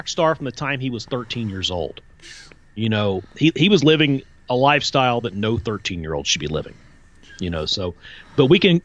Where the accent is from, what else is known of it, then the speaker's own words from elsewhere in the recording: Ohio River Valley, United States; I covered LeBron, and actually, I grew up right on the Ohio River, so he wasn't far away.